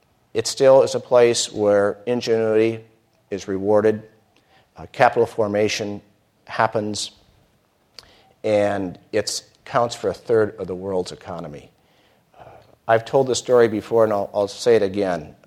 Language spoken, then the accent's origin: English; Minnesota, United States; and I grew up in Minnesota